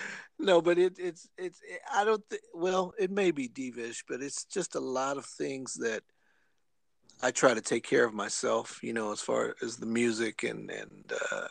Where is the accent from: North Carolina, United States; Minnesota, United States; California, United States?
California, United States; Los Angeles; I'm from LA, you know, but I'm from South Central. So we're just common people here.